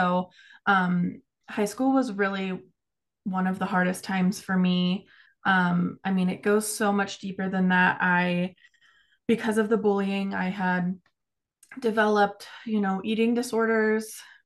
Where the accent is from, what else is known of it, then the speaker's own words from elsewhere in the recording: Florida, United States; also born or lived in Maryland; So while I was born in Maryland, I usually say that I'm from Florida because I spent most of my life there. But yeah, that's where I was born.